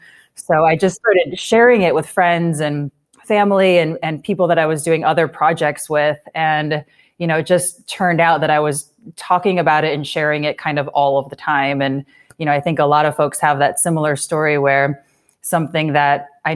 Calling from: Illinois, United States; also born or lived in New York City; We're actually in Southern Illinois right now. We were in New York City for so many years and all my family's out here.

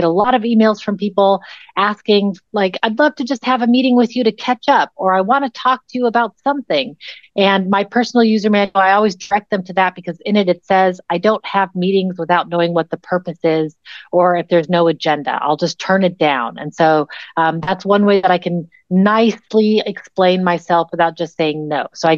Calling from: Netherlands; I'm calling in from the Netherlands today.

